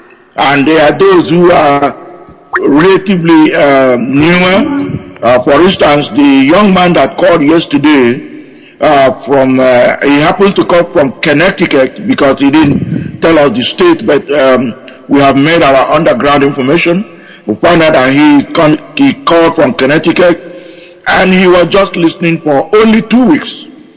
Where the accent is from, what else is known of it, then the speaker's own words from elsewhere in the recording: Oguta, Imo, Nigeria; now in Houston, United States; I live in Houston, Texas, but I come from Arondi Onyemobi in Uguta, in Biafra land.